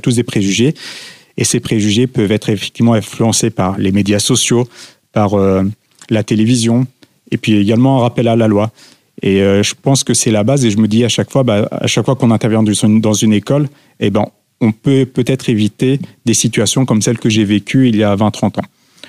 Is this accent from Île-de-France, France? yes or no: yes; Paris, Île-de-France, France; born there; Donc, je suis né à Paris, assez cosmopolite.